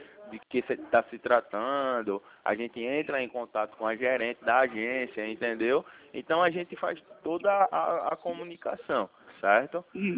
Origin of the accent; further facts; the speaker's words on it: Recife, Pernambuco, Brazil; eu sou de Recife